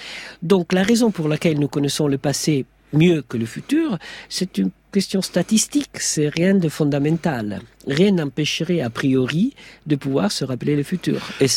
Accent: Italy; vous me regardez et vous voyez, moi, que je suis italienne

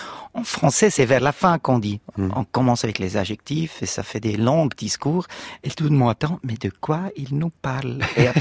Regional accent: Bern, Switzerland; Et si je commençais du Münchenbourg, c'est banlieue de Berne, ils vont pas comprendre. Suisse, ils vont pas très bien comprendre

